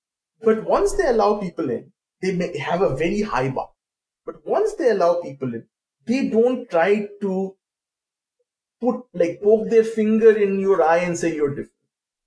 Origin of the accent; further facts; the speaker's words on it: India; English is a second language; I'm an Indian citizen, but I stay here.